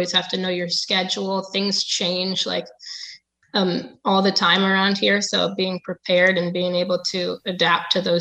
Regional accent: Connecticut, United States; I'm from Connecticut, but it hasn't been a big part of my upbringing.

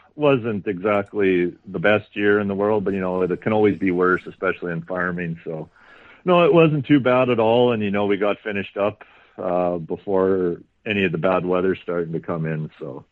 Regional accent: Kenaston, Saskatchewan, Canada; Well, I grew up here in Keniston.

